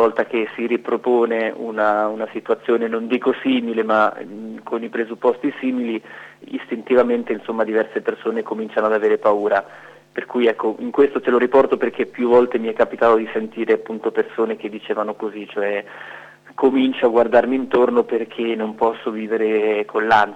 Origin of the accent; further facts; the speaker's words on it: Senigallia, Marche, Italy; io sono senigalliese, sono nato a Senigallia, vengo da Senigallia da sempre